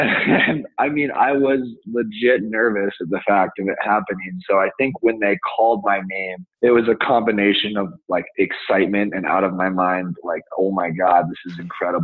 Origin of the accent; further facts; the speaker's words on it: Summit County, Colorado, United States; I'm originally from Summit County, Colorado, a resort town. Most people are familiar with Breckenridge.